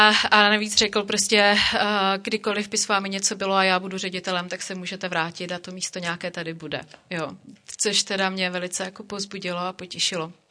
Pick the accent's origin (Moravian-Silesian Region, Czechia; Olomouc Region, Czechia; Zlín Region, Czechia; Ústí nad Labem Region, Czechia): Moravian-Silesian Region, Czechia; Opava; now in Karlovy Vary, Czechia; já pocházím fakt jako z Opavy napříč republikou